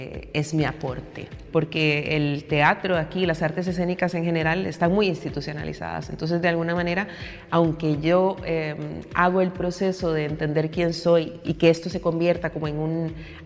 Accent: Costa Rica; moved away as an adult; yo vengo de Costa Rica, inicialmente vine a estudiar, eso que nos pasa a muchas, que venimos para un par de años y nos quedamos ya casi 20

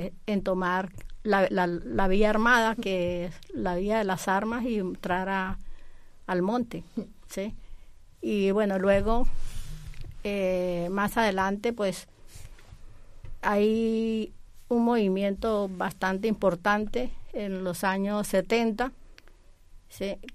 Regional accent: Santander, Colombia; moved away as an adult; now in Spain; Llevo 25 años aquí en España y en Cataluña 23 años, desde que llegué de Colombia en el año 2000.

